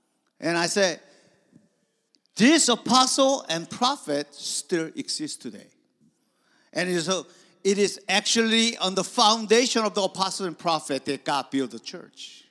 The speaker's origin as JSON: {"language": "English", "country": "South Korea", "tie": "born or raised there", "second_language": "English", "moved": "yes", "lives_now": "United States", "said": "as I grew up in Korea, in Korean church, and believe it or not, I actually ministered in Korean church for like 30 years or some in Washington, D.C. area and other places."}